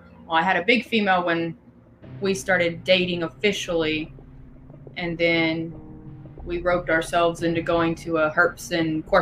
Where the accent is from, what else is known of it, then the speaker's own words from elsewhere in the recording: Nixon, Texas, United States; I'm South Texas. Lived 3 years in East Texas. That's how I met him. I'm from the San Antonio area. Nobody knows where Nixon is.